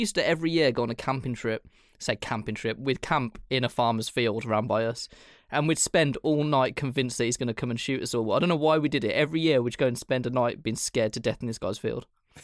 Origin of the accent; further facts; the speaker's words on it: Birmingham, West Midlands, United Kingdom; But I'm from Birmingham, so it makes a lot of sense.